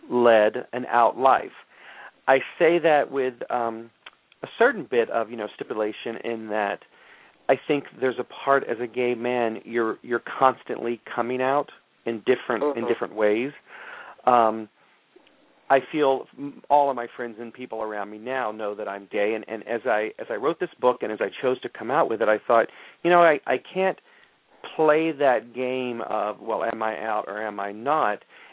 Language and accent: English; Texas, United States; moved away as an adult; now in New York, United States; I moved to New York when I was 18 from Texas. Grew up in a very religious family, Southern Baptist boy in Texas.